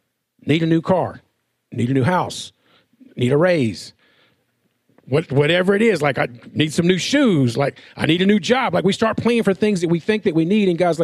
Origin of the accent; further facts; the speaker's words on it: Texas, United States; We're from Texas.